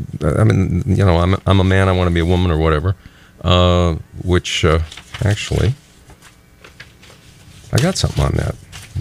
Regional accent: Texas, United States; And I'm a native Texan

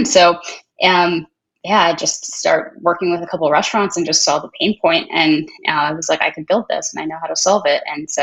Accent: United States; born there; And so I was born in the States.

